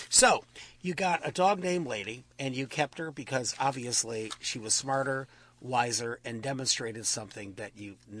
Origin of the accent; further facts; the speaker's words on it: Cleveland, Ohio, United States; You know, I'm from Cleveland, Ohio.